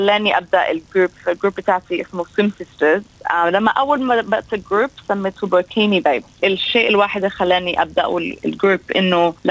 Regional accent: Alexandria, Alexandria Governorate, Egypt; now in Sydney, Australia; أنا أهلي من مصر وإحنا من اسكندرية مدينة ساحلية.

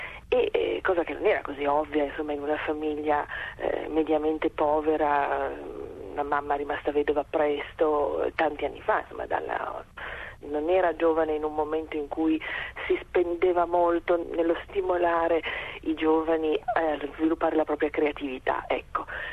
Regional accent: Turin, Piedmont, Italy; io sono di Torino

